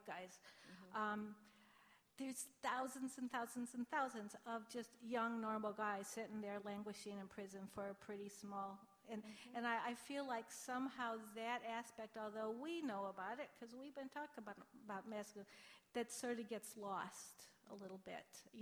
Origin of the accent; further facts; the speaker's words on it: Montclair, New Jersey, United States; Okay. Hi, Marjorie. … from Montclair, New Jersey.